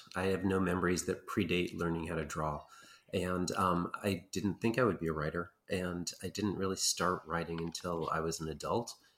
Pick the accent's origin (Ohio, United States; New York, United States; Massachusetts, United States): New York, United States; I grew up in upstate New York in one of those areas that's 60% Repub